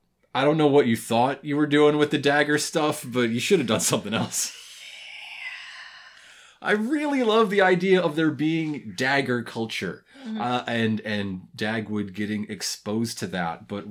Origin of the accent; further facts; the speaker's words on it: Flint, Michigan, United States; accent: Flint; Well, that's my Flint accent, you see.